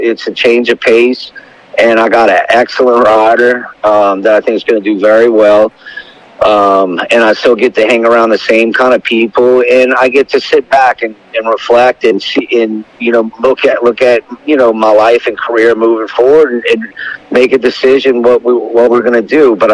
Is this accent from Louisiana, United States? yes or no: yes; New Orleans, Louisiana, United States; you know, Louisiana Derby Day, my hometown, God, it was awesome to close it out like that.